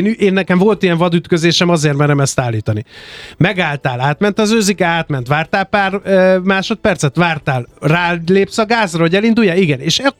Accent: Hungary; Magyarok vagyunk.

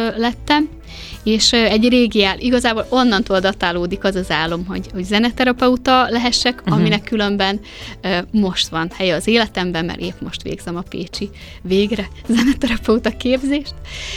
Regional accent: Košice Region, Slovakia; first language Hungarian; mivel egy kisvárosban nőttünk fel, aki nem a helyi intézményt választja, az elmegy, ugye, vagy Kassára, Miskolcra, a Sárospatakra, kihova.

